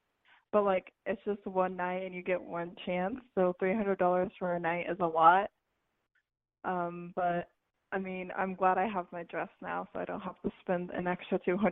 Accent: Chicago, Illinois, United States; Well, I'm from Lincoln Square

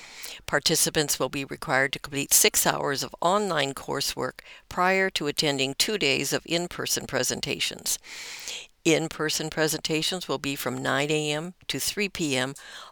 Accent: Decatur, United States; Going to the movies was a big part of my life growing up in Decatur

